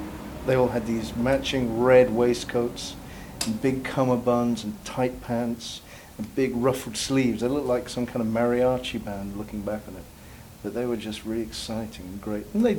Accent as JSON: {"language": "English", "town": "Kingston", "country": "Jamaica", "moved": "yes", "lives_now": "London, United Kingdom", "said": "because I came from Kingston, you know, it's a big city."}